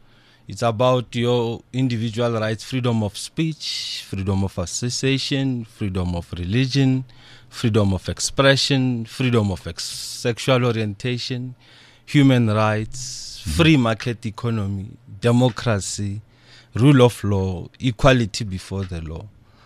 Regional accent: Winterveld, Gauteng, South Africa; Well, my hometown is Winterveld.

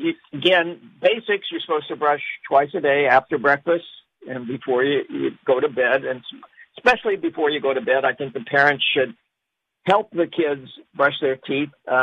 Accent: Colorado, United States; now in New York City, United States; Well, you know, I mean, I grew up Jewish. I am Jewish. I live in New York City, big surprise. And I grew up in Colorado.

